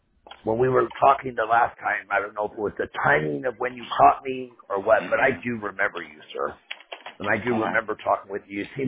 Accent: Torrance, California, United States; I grew up in Torrance.

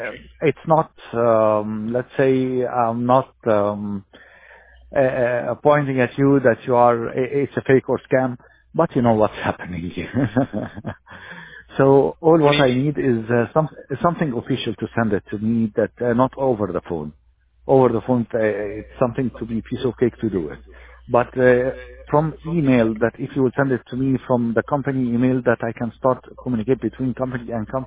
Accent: Egypt; No, because the letter I'm from Egypt, so the letter Ha here it's H, but letter Ha it's very difficult to pronounce, so it comes from the tongue KH, not H only.

